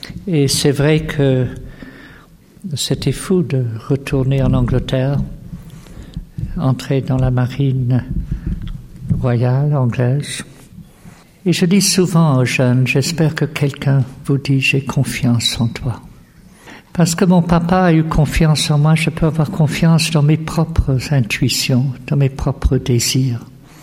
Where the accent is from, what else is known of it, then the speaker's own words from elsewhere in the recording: Switzerland; born there; Et puis comme je suis né en Suisse, je peux le dire aussi.